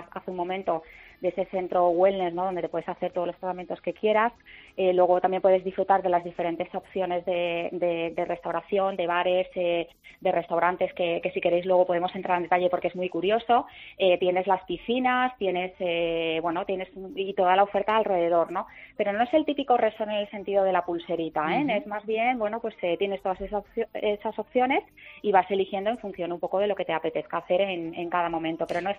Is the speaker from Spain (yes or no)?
yes; Andalusia, Spain; Yo como andaluza entiendo muy bien ese concepto